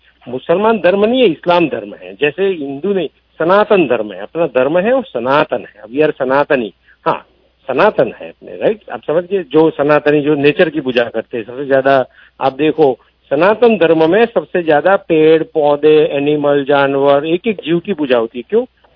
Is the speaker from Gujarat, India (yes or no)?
yes; Gujarat, India; हम गुजरात से हैं, गुजरात में कितने लोग कराची से आए थे